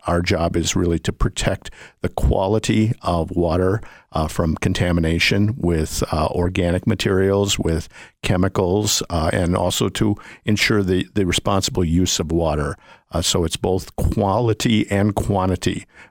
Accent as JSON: {"language": "English", "town": "St. Paul", "region": "Minnesota", "country": "United States", "tie": "born or raised there", "also_born_or_lived": "San Diego, United States", "said": "Born and raised in St. Paul. After high school, I was not able to afford college, so I went into the U.S. Navy in 1972"}